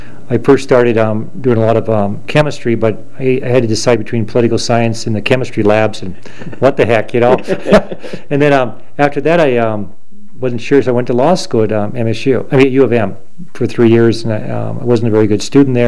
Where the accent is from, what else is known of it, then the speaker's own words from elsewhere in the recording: Great Falls, Montana, United States; I was born in Great Falls, Montana, January 22nd, 1954. I've lived on this ranch. We live on a ranch approximately 70 miles from Great Falls, west of Great Falls.